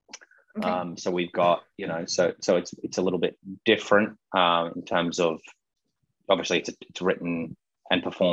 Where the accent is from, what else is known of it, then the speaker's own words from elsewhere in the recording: Australia; the funny thing is I'm Australian, but I haven't seen the original Australian production.